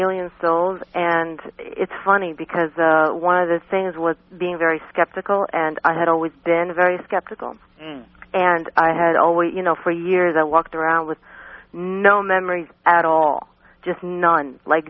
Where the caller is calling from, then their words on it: New York, United States; New York.